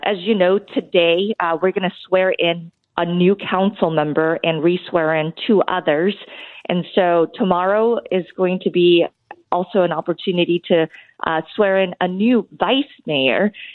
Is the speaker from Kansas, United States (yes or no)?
yes; Wichita, Kansas, United States; I grew up in District Number 4, Southwest Wichita